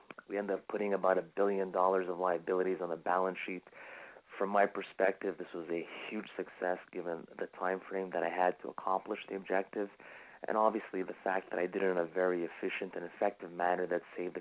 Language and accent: English; Montreal, Quebec, Canada; also born or lived in Zagreb, Croatia; including my hometown, Montreal, Quebec, also Southeast Florida, Manhattan, New York, Santo Domingo, Dominican Republic, or my native land of Zagreb, Croatia.